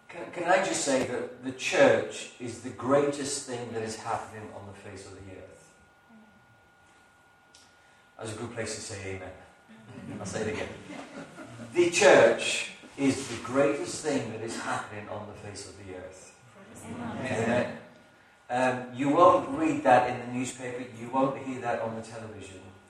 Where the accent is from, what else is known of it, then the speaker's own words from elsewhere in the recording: North East England, United Kingdom; and I'm from County Durham, and it's been like nearly 2 years since I was here last.